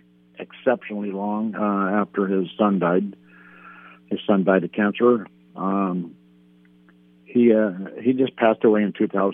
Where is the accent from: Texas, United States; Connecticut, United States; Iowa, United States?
Iowa, United States; Cedar Rapids; now in San Diego, United States; No, I'm from Cedar Rapids, Iowa. I was in the Navy out here. I got out after 12 years in the submarine force.